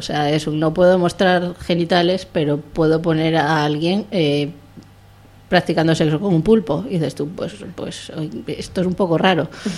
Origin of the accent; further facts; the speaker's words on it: Spain; Como buena española de billete pegado con un celo